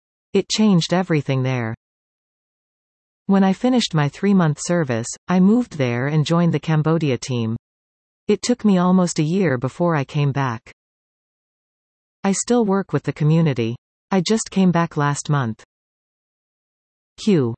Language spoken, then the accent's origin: English; Collingwood, Ontario, Canada; also born or lived in Scotland; I was born in Scotland, but we moved to Collingwood when I was 2½. I went to Mountain View Elementary School, and Collingwood Collegiate Institute.